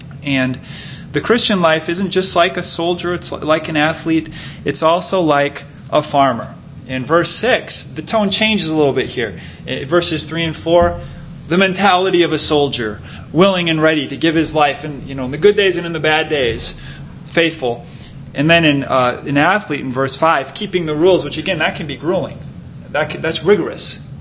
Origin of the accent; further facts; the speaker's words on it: Rockford, Illinois, United States; I'm from Rockford, Illinois, and so we were rooting Sammy Sosa on that year